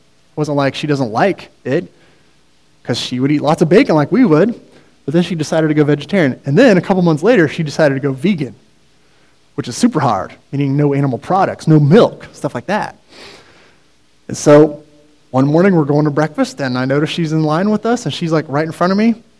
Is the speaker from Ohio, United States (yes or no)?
yes; Ohio, United States; now in San Diego, United States; And so now you got these 20-somethings in San Diego, and we're from Ohio, and we got nothing to do, right?